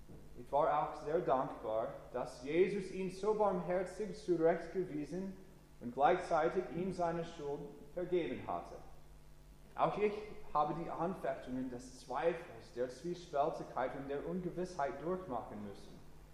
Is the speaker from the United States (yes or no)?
yes; Hermann, Missouri, United States; German is a second language; moved away; Ich erzähle so viel von meiner Heimat heute Morgen, zuerst wahrscheinlich, weil ich also stolz von meiner Heimat bin.